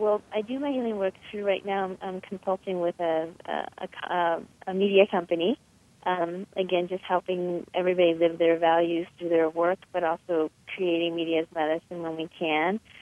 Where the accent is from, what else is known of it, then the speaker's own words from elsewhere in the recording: Vietnam; go to Vietnam, back to my home country.